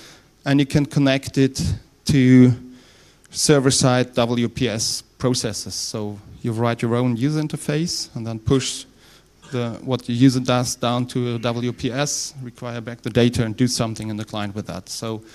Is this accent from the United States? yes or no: no; Rhineland, Germany; accent: Rhineland dialect; English is a second language; And then we are from Rhineland in Germany, so we have kind of dialect there.